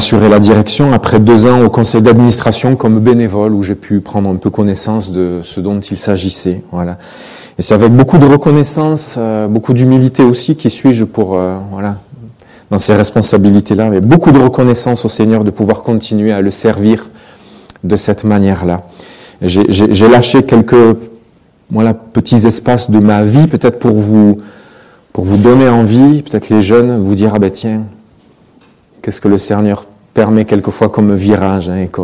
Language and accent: French; Marseille, Provence-Alpes-Côte d'Azur, France; now in Switzerland; Mon accent trahit évidemment que je ne suis pas originaire de la Suisse romande. Mes origines sont à Marseille, j'y suis né, j'ai grandi, j'ai toujours d'ailleurs ma famille là-bas et on a du plaisir à retourner assez régulièrement.